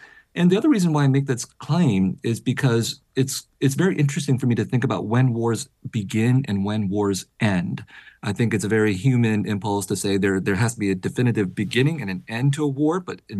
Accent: United States; And I, as an American, feel complicit because our taxes are paying for the billion

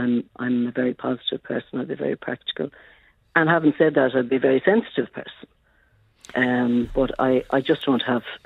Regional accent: Ireland; also born or lived in Great Britain; I was born in Great Britain. I was adopted in Ireland at 6 weeks old, and I don't have any other information.

